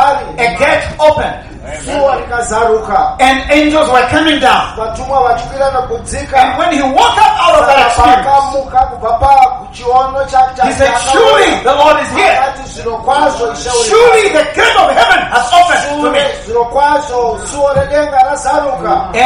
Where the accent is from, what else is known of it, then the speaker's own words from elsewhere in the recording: Zambia; You know, I'm from Zambia.